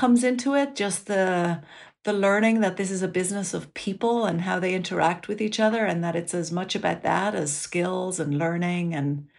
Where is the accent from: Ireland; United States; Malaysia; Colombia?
Ireland; I grew up in Ireland. My mother is Irish, my father's German. So I grew up in a bilingual household living in Ireland. And and I've married an Italian, so we throw Italian into the mix too.